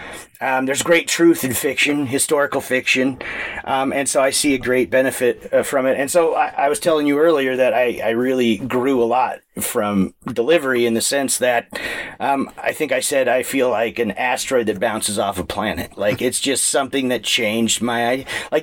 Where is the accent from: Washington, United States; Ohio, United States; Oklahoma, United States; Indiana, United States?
Washington, United States; Seattle; that's what it was to me growing up in Seattle.